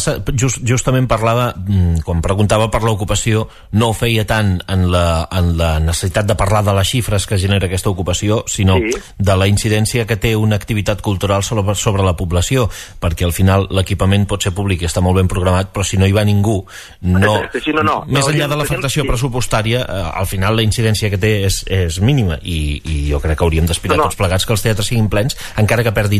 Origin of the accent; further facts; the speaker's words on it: Pals, Catalonia, Spain; jo sóc de Pals, per exemple, i a Pals no hi tenim ni una sola proposta cultural d'aquest tipus